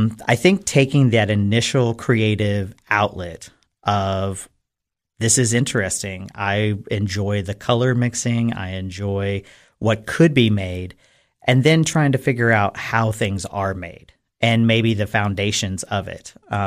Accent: Cookeville, Tennessee, United States; I am born and raised in Cookeville, Tennessee. Cookeville General Hospital, not its current name, but, you know.

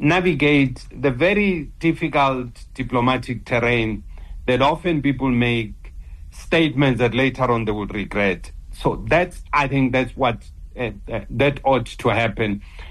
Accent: South Africa; as South African, all of us have a problem with the pronouncement by the administration in Washington.

